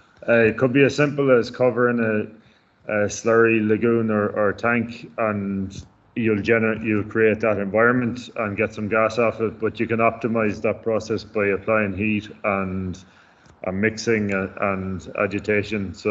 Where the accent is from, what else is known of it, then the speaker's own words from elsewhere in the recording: Connacht, Ireland; from South Galway near Clarenbridge.